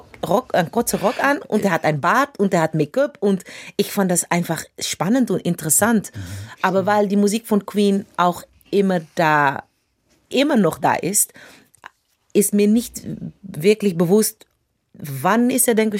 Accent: Amsterdam, North Holland, Netherlands; German is a second language; Ich bin aufgewachsen in Amsterdam Südost. Und das ist ein Teil von Amsterdam, das eigentlich sehr, sehr, sehr, sehr, sehr multikulturell ist.

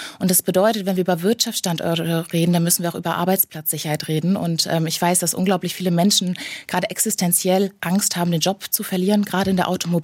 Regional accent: Schleswig-Holstein, Germany; moved away as an adult; now in Heidelberg, Germany; ich komme aber gar nicht aus dem Ländle, ich komme aus Schleswig-Holstein, habe da meine Bankausbildung nach dem Abitur gemacht und bin dann fürs Studium nach Heidelberg gezogen.

